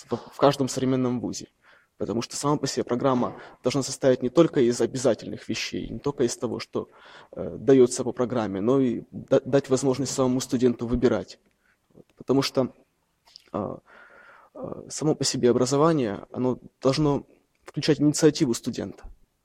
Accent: Rostov-on-Don, Rostov Oblast, Russia; я из Ростова-на-Дону, я не из Москвы.

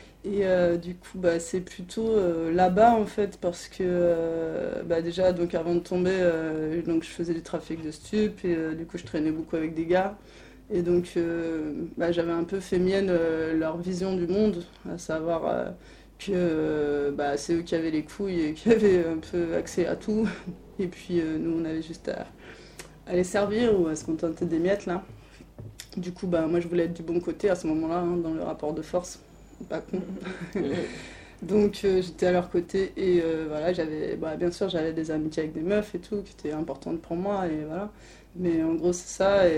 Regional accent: Caen, Normandy, France; Donc moi, j'ai grandi en Normandie, à mon adolescence, j'étais à Caen, donc dans une petite ville.

